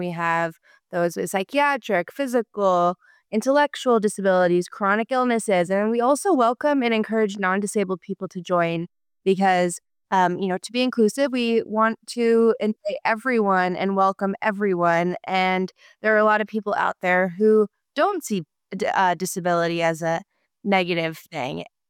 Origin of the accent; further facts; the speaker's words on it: Colorado, United States; We are from Colorado, and so everyone is just like, you know, where are we going to go on a hike this weekend?